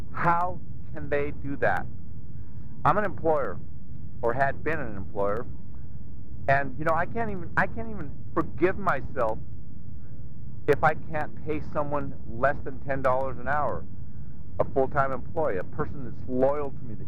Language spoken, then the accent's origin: English; Santa Cruz, California, United States; Now, I happen to be a lifelong resident here. I was born in Santa Cruz.